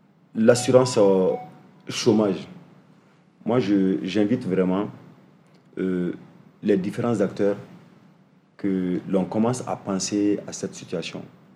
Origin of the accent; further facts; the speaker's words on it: Mali; je suis malien, je donne des explications à la malienne.